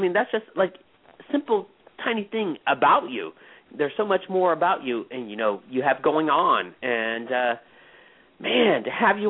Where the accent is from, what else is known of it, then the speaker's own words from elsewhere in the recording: Ohio, United States; I mean, yeah, I'm not from Illinois. Trust me. I'm an Ohio boy.